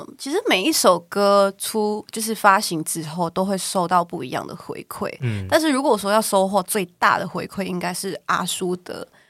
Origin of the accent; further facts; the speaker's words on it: Malaysia; 然后我本身就有马来西亚人，然后对于台语可能是有一点熟悉，但是没有到那么标准，因为我们是讲福建话